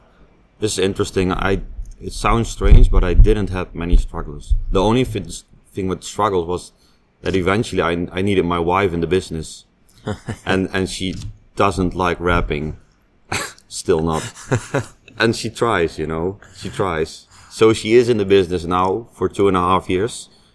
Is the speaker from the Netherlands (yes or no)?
yes; Netherlands; Yes, always from my hometown.